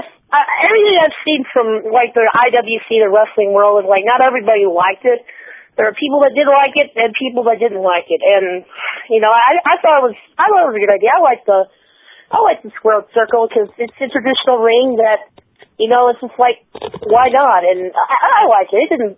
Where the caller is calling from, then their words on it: Michigan, United States; Hey, gentlemen. … from Michigan.